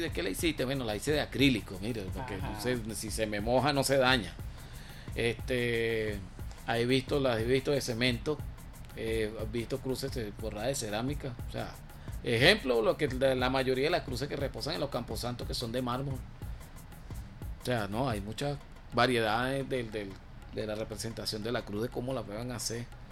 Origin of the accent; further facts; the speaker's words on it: Venezuela; la fe y la devoción hacia nosotros como venezolanos, hacia Santísimo Madero.